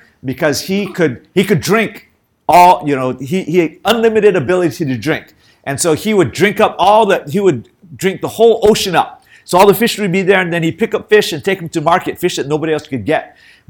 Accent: United States; now in Taiwan; I think I come from the States, and a lot of you come from the States or different places, and Taiwan was still under lockdown.

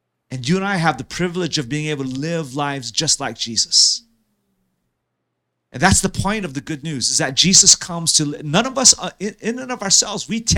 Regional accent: New York City, New York, United States; I came from New York City, lived a block off Times Square

